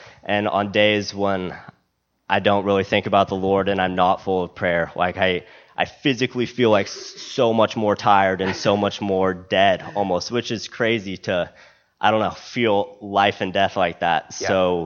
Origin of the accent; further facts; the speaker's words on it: Spokane, Washington, United States; also born or lived in Maine; I grew up in Spokane, and so I had like a huge support structure here.